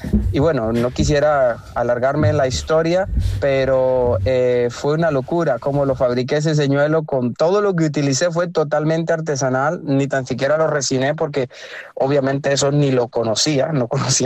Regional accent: Limón, Costa Rica; yo soy de Costa Rica, soy de la parte del Caribe, de Limón

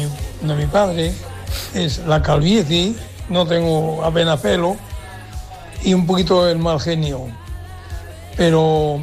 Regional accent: Seville, Andalusia, Spain; de Sevilla.

